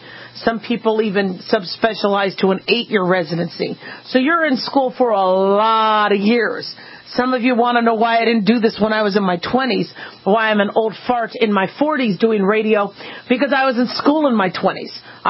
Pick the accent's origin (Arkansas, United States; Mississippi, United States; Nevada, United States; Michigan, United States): Nevada, United States; It, you know, something about growing up in Nevada and going to school in Nevada is Nevadans really take care of you.